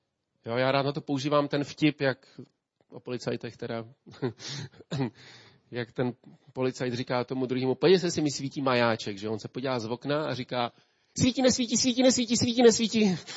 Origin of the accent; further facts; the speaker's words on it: Ústí nad Labem, Ústí nad Labem Region, Czechia; Já si pamatuju, když jsem byl kluk a tady v Ústí byla jenom taková maličká skupinka